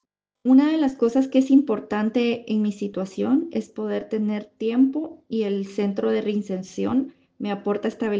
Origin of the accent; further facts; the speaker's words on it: Guatemala; moved away as an adult; now in Spain; Tengo 35 años. Llegué a España hace 3 meses. Yo vengo de Guatemala y opté por la nacionalidad de origen. Es decir, tengo las dos nacionalidades, la de Guatemala y la de España.